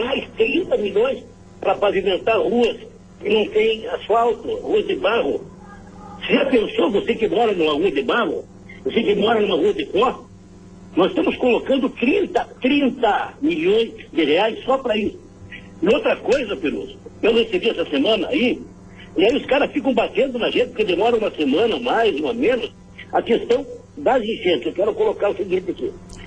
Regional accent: União da Vitória, Paraná, Brazil; eu tenho o maior orgulho, o maior amor de dizer que eu sou do Sul. A maior alegria de dizer que eu sou da União da Vitória e Região. Eu amo minha terra

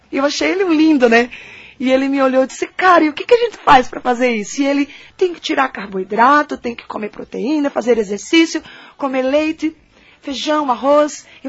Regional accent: Northeast Region, Brazil; moved away; Eu sou nordestina, né, e lá no Nordeste, quando eu vim para cá, eu tive que me adaptar

